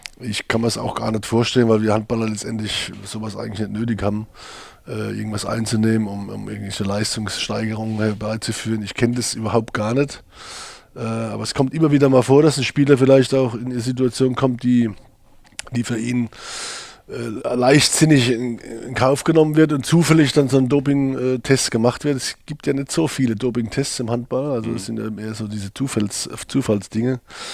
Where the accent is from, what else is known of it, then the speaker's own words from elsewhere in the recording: Leutershausen, Baden-Württemberg, Germany; also born or lived in Heidelberg; wir sind ja in der Weingegend groß geworden, in Heidelberg oder Leutershausen letztendlich.